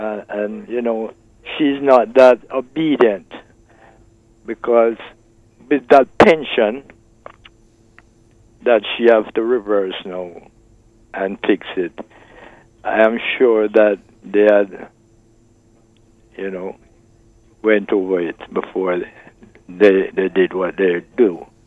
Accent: Jamaica; moved away as an adult; now in Barbados; I'm a Jamaican, okay?

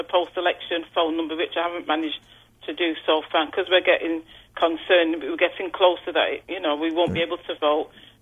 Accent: England, United Kingdom; we're from England, so things are a lot different here.

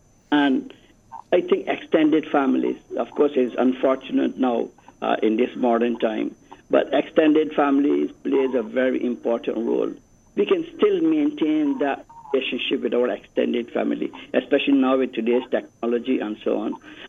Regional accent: India; now in Barbados; But now I realize that I was building bridges from the time I came from India, because no one ever questioned my faith.

